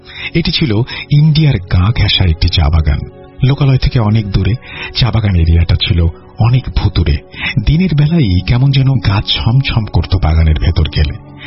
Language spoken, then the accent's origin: Bangla; Daragaon, Sylhet Division, Bangladesh; now in France; আমার বাড়ি সিলেটের হবিগঞ্জ জেলার দাঁড়াগাঁও গ্রামে, বর্তমানে আমি ফ্রান্সের নাগরিক, ঈদের জন্য পরিবার নিয়ে বাংলাদেশে বেড়াতে এসেছি।